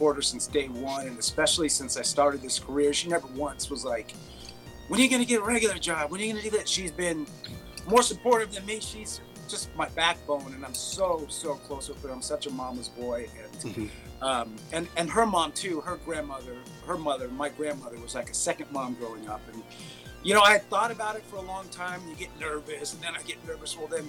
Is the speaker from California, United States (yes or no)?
yes; Fullerton, California, United States; We grew up in the same town. I grew up in Fullerton. That's where all my formative years were. Fullerton High School, Nicholas Junior High.